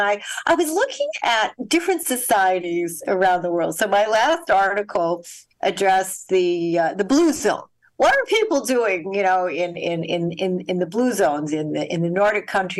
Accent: Canada; I mean, I'm Canadian, you know, born, raised, educated in Canada.

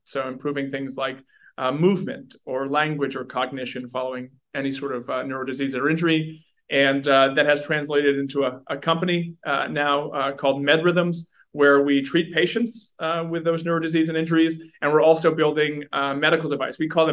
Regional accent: West Enfield, Maine, United States; I grew up in the big city of West Enfield, Maine, graduated from Penobscot Valley High School. I had about 45 kids in my graduating class, and that was consisting of 9 towns

